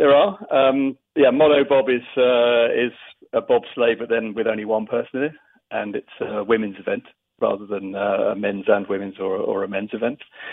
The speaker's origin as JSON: {"language": "English", "country": "United Kingdom", "said": "I remember very well, of course, being British myself."}